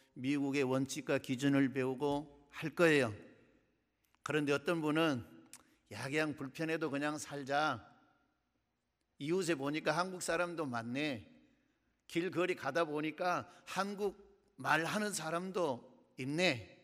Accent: Yeosu, South Jeolla, South Korea; accent: Jeolla dialect; 저는 전라도 여수에서 왔습니다. 아, 제 언어 속에 사투리가 많아가지고 여러분들이 혹시 저 소리가 한국말이야 그렇게 생각하실 분도 계실랑가 모르겠습니다.

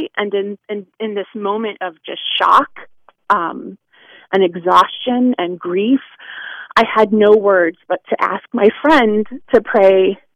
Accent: Illinois, United States; I grew up in Central Illinois, and that's where Fulton Sheen was born and raised, right?

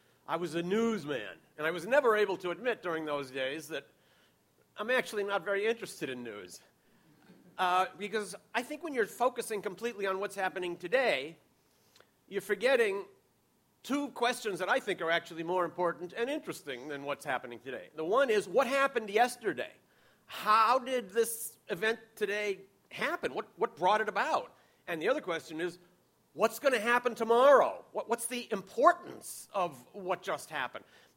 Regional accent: United States; Well, this was a little bit shocking to me as an American. It doesn't fit my self-image or my image of my country.

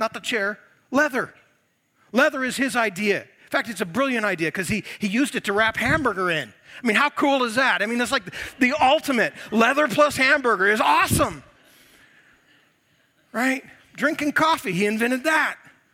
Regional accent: United States; But I know the score, and I'm an American.

